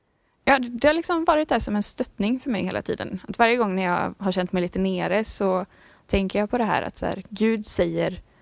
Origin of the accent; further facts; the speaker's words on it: Herrljunga, Västra Götaland County, Sweden; Jag är uppvuxen i Herrljunga. Det är inte så mycket svårare än så. Jag är uppvuxen i kyrkan